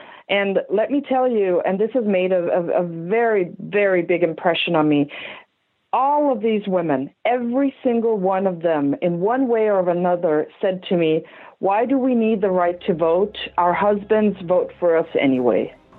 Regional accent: Iran; I grew up in Iran

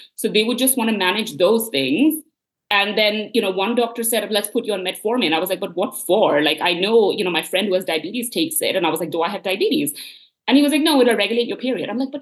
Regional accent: India; growing up in India, you don't really talk about your body at all.

